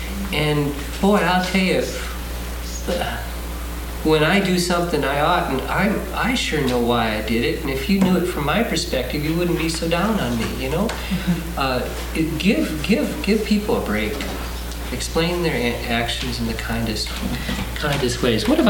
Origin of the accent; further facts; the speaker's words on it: Minnesota, United States; And I'm from Minnesota. And they joke about Minnesota nice